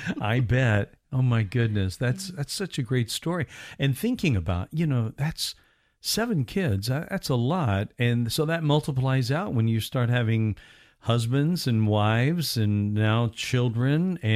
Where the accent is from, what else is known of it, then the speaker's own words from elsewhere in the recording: Indiana, United States; See, I have great memories of being, well, not of Florida, because I was from Indiana at that point, but we watched all the Disney stuff. We watched all the Florida stuff up in Indiana